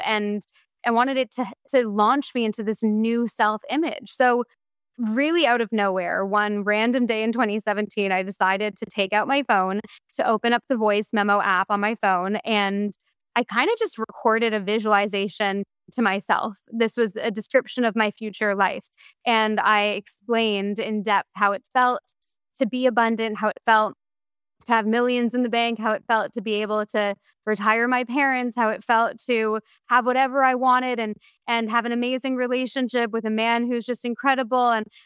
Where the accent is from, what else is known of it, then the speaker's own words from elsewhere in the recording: Toronto, Ontario, Canada; moved away as an adult; now in London, United Kingdom; I am a 28-year-old girl. My parents didn't have a lot of money. Like, they're artists. Like, I grew up in Toronto, Canada, and then I moved to London when I was 19.